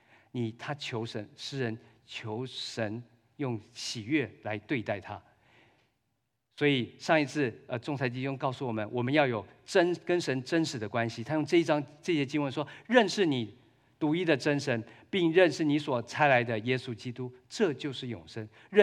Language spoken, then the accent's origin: Chinese; China; 我们是中国人，你当然吃中餐了。